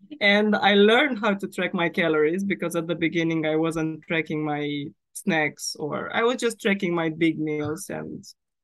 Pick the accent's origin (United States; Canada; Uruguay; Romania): Romania; now in London, United Kingdom; So I'm from Romania. I moved to London 4 years ago.